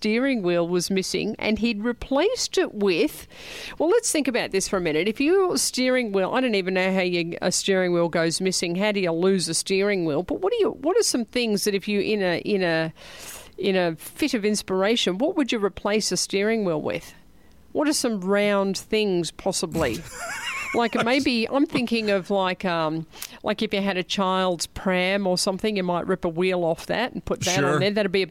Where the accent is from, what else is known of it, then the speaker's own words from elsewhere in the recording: Australia; Louis, absolutely, it happened in my home country of Australia.